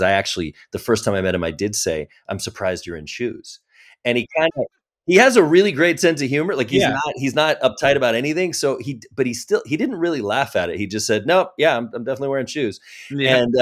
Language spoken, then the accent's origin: English; Las Vegas, Nevada, United States; I was visiting my aunt in California. I grew up in Las Vegas.